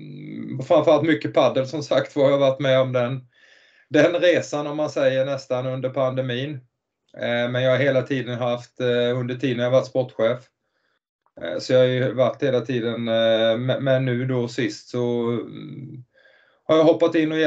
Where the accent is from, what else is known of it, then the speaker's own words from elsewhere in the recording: Nybro, Kalmar County, Sweden; jag kommer från Nybro, en stad 3 mil utanför, egentligen ett hockeynäste.